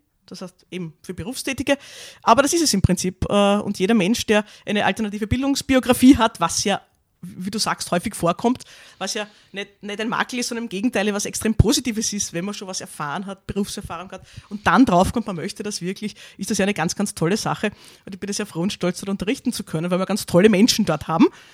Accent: Vienna, Austria; also ich bin schon lange in Floridsdorf, meine Eltern wohnen auch in Floridsdorf, aber ursprünglich komme ich aus Favoriten, ja.

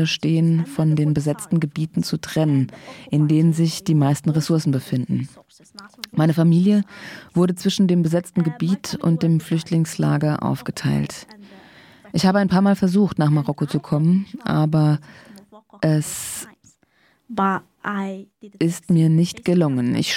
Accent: Western Sahara; German is a second language; now in Germany; Westsahara, und sie sagen, wo ist das? Okay, das ist im Norden von Afrika, südlich von Marokko. Wir haben die Atlantikküste und wir haben Algerien und Mauretanien als Nachbarn.

